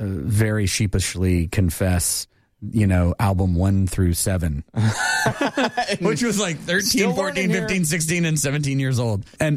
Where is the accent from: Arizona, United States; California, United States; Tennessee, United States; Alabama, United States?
Tennessee, United States; Sevierville; The truth of it is, for me, I grew up in East Tennessee. I grew up in the mountains in Sevierville.